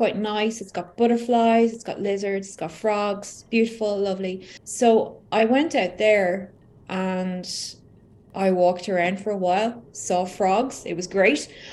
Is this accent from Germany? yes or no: no; Ireland; I'm from Ireland. I am 45.